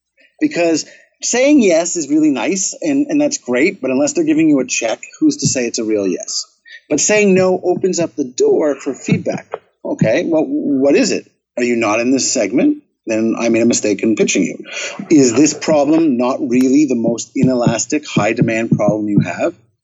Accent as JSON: {"language": "English", "town": "Toronto", "region": "Ontario", "country": "Canada", "tie": "born or raised there", "said": "we had the Paralympic Games in Toronto, my hometown, and there was 100,000 people attending."}